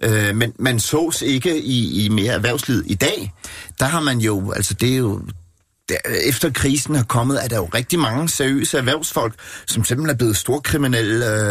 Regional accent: Capital Region of Denmark, Denmark; jeg er født og opvokset i Rungsted Kyst, men vi flyttede til Bornholm, da jeg var meget ung

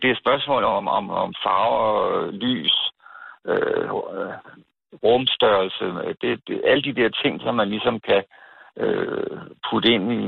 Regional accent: Copenhagen, Capital Region of Denmark, Denmark; Jeg er københavner.

